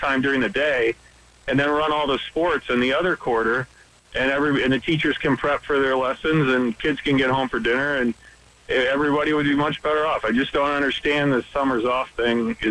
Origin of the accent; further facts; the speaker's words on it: Grand Rapids, Michigan, United States; Well, I grew up over in Grand Rapids, so I'm familiar with the DeVos family